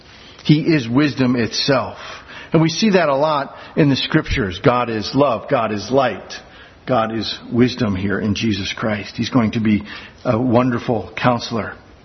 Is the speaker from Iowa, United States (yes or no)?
yes; Iowa, United States; I grew up in Iowa, just a short stone's throw away from the Field of Dreams.